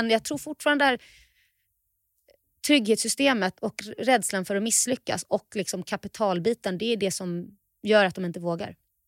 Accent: Sweden; vi är från Sverige

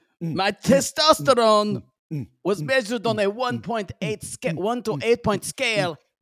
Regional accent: Turkey; English is a second language; from Turkey.

